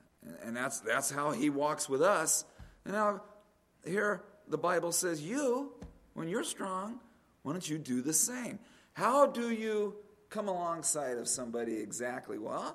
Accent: Phoenix, Arizona, United States; And I grew up in Phoenix, so I was going to California.

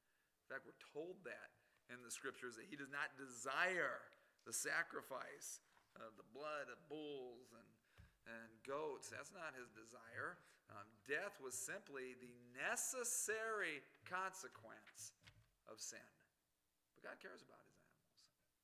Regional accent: Arizona, United States; I don't ever draw big game tags anymore in my home state of Arizona.

